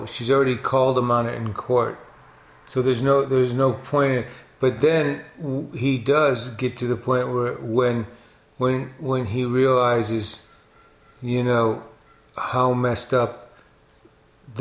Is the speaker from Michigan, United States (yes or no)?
yes; Detroit, Michigan, United States; Because my father, I grew up in Detroit